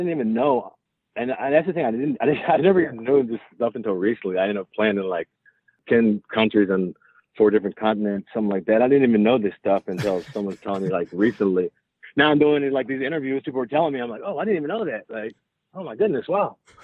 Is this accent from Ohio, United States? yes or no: yes; Cleveland, Ohio, United States; moved away as an adult; now in Los Angeles, United States; And honestly, I'm from Cleveland, Ohio, and I was just done with the the brutal winters and coming out to LA for the first time.